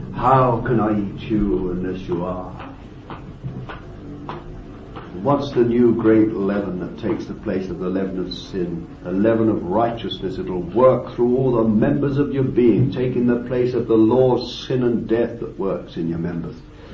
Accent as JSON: {"language": "English", "region": "London", "country": "United Kingdom", "said": "That's the old London custom. I'm a Londoner through and through."}